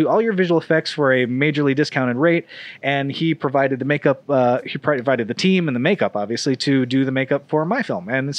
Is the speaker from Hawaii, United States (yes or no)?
yes; Hawaii, United States; I'm originally from Hawaii, and I was very fortunate.